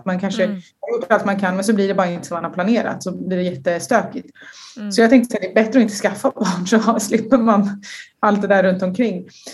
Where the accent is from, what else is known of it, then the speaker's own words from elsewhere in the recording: Sweden; han var en kille från Marocko, jag är en tjej från Sverige. Vi är helt olika uppväxt.